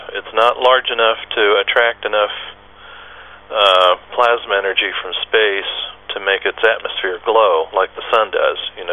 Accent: New York, United States; now in California, United States; Grew up on a farm in New York. We came to California during the my col

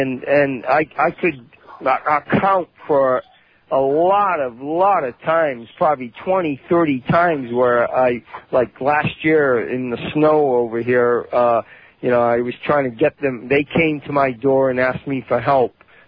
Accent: Massachusetts, United States; now in Arkansas, United States; because I grew up in Massachusetts. So I'm in Arkansas now, but I know about snow, okay?

